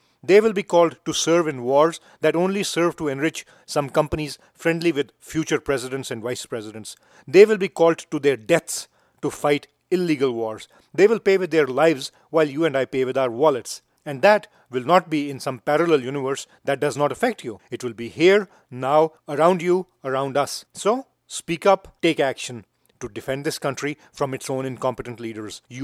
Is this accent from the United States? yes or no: no; Pakistan; Growing up in Pakistan, I remember reading science fiction